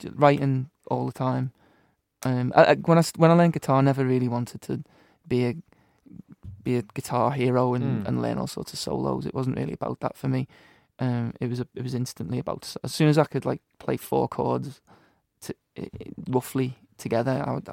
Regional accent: Kirkby, North West England, United Kingdom; I grew up Kirby.

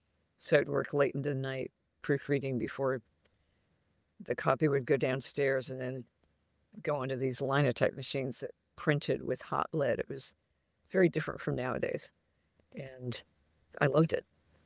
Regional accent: United States; Because I'm an American.

